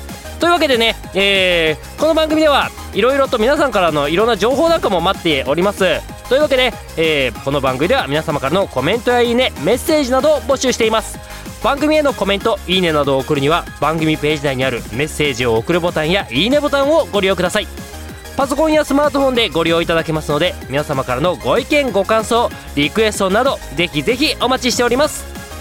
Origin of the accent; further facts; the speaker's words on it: Hokkaido, Japan; 我が地元北海道にね